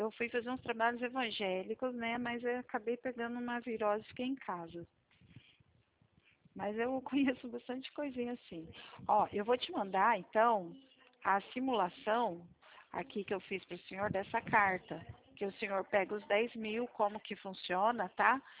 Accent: São Paulo, Brazil; Eu sou paulista, eu vim para São Paulo.

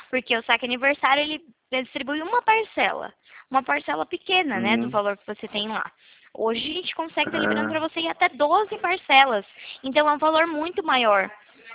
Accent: Valinhos, São Paulo, Brazil; sou daqui de Valinhos, São Paulo

